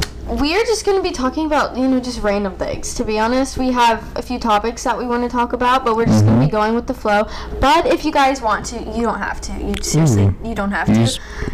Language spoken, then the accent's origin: English; Mississippi, United States; we are originally from Mississippi, which is the sticks, literally. Like, very country, very southern, very conservative.